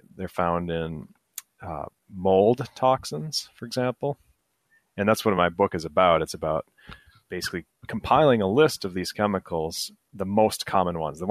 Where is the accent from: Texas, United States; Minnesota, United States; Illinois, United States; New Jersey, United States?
Minnesota, United States; Like if you have a goalie playing hockey, because I'm from Minnesota